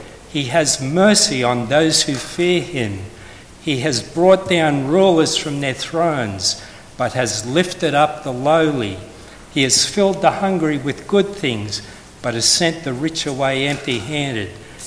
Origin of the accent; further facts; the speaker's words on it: Australia; At this point, as an Australian, I am really on edge.